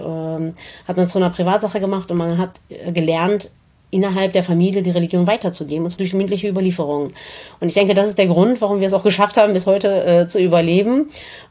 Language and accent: German; Armenia; ich komme aus Armenien, das ist richtig. Wir Jesiden kommen aber ursprünglich aus den Ländern Syrien, Türkei, Irak, teilweise auch Iran